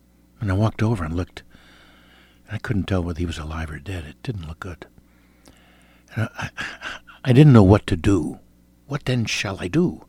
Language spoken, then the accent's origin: English; Brooklyn, New York, United States; I was born in New York, lived in Brooklyn my first 9 years.